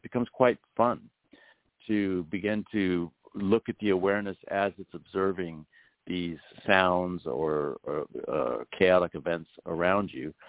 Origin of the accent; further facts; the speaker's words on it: Los Angeles, California, United States; you know, like growing up in Los Angeles, and practicing in Los Angeles, there's helicopters above you all the time.